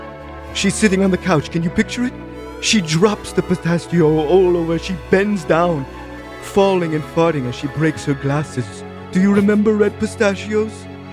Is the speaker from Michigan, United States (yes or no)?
yes; Michigan, United States; I'm from Michigan.